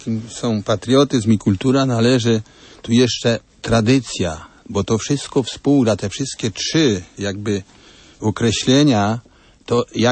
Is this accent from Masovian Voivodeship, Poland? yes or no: no; Subcarpathian Voivodeship, Poland; A tradycja u nas na Podkarpaciu przykładowo to właśnie było rodziny wielodzietne.